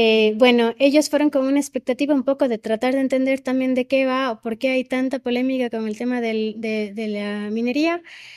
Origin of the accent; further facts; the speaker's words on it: Cuenca, Azuay, Ecuador; yo soy cuencana, creo que el tema de los ríos y del agua está intrínseco en mi cantado.